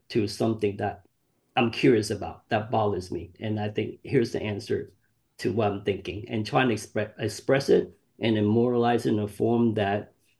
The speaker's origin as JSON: {"language": "English", "country": "Vietnam", "tie": "born there", "second_language": "English", "said": "my ancestry is Chinese, and I've been through three generations of being refugees."}